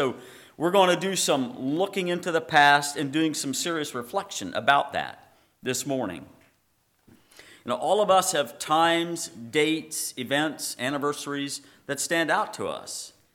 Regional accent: Plain City, Ohio, United States; from Plain City, Ohio, where it's nice and flat, safe to farm and everything.

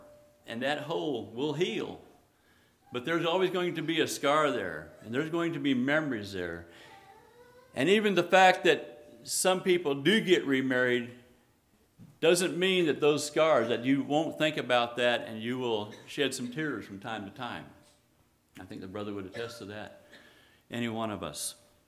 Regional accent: Kansas, United States; also born or lived in Indiana; And I lived in Indiana. I grew up in Kansas. Moved to Indiana and was there 15 years.

